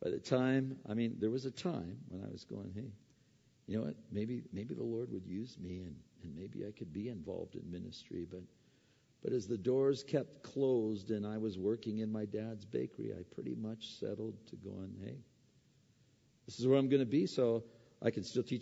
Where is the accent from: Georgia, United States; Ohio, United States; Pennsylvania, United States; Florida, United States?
Pennsylvania, United States; I grew up in Pennsylvania. I was looking for rivers that had water.